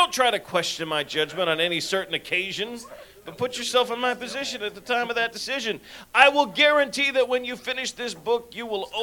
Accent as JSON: {"language": "English", "town": "Kankakee", "region": "Illinois", "country": "United States", "tie": "born or raised there", "said": "I grew up in Kankanee, Illinois. They did not have a kindergarten, so I went straight to first grade."}